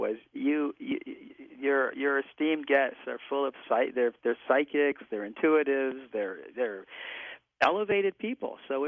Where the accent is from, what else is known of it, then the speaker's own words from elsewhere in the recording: New York, United States; I'm sorry, I'm from New York.